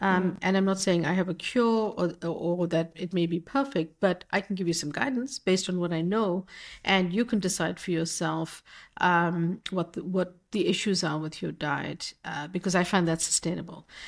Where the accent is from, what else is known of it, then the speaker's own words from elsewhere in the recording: South Africa; moved away as an adult; I grew up in South Africa before I had the opportunity to study in Boston. And I grew up as a child in apartheid, not really understanding why the color of my skin mattered to things I was permitted to do and not permitted to do.